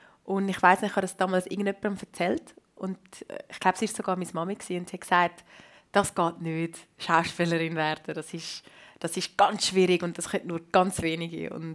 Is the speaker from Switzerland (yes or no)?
yes; Vitznau, Lucerne, Switzerland; Vor allem, ich bin in Vitznau aufgewachsen, also an der Schiffstation in Vitznau, wo so alle Touristen durchgelaufen sind.